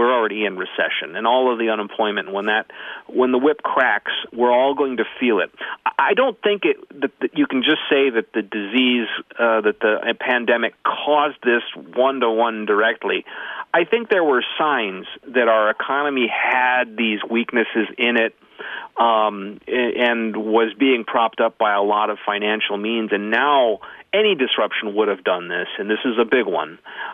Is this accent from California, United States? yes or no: no; Cherry, Minnesota, United States; I'm from Cherry.